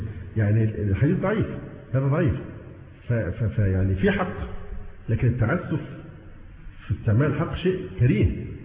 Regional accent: Egypt

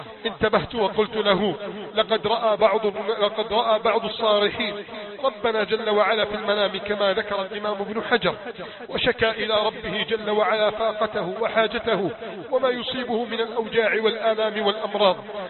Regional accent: Egypt; أن تجعل بلادنا مصر أمانا سخاء رخاء

